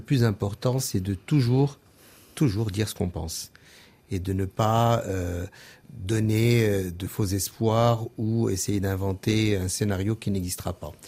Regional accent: Morocco; démarrer très tôt ma carrière au Maroc, chez moi, à Rabat notamment, ou à Casablanca. Et c'est ce qui s'est passé en 97 avec mon premier job au Maroc.

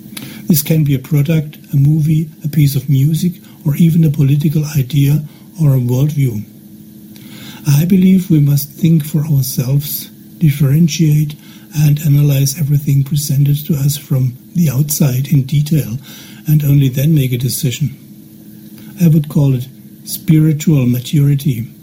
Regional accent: Germany; English is a second language; from Germany.

